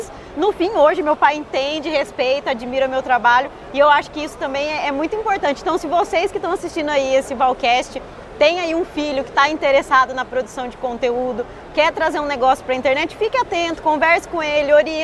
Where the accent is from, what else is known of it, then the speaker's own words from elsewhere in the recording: São Paulo, Brazil; also born or lived in Mato Grosso do Sul; eu sou lá do estado de São Paulo, apesar de ter nascido no Mato Grosso do Sul, eu passei toda a minha infância no estado de São Paulo, que meu pai trabalhava no setor sucro energético.